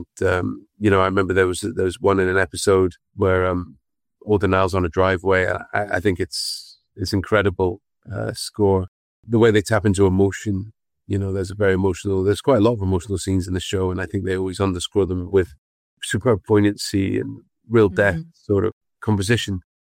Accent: Scotland, United Kingdom; I'm from Scotland

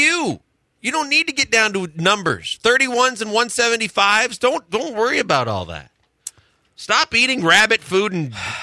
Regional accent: Midwest, United States; like growing up in the Midwest, they had pizza burgers.

